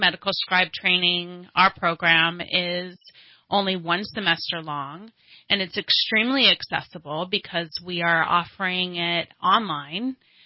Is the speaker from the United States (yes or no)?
yes; Trinity County, California, United States; I am local to the community. I grew up in Trinity County and went to Shasta College before I transferred to university.